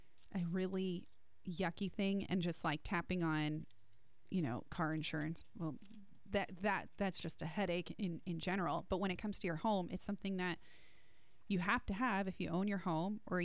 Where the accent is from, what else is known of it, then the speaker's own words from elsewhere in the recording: New Jersey, United States; I always mention I'm from Jersey. It's just, I have this tagline. Have I mentioned I'm from Jersey?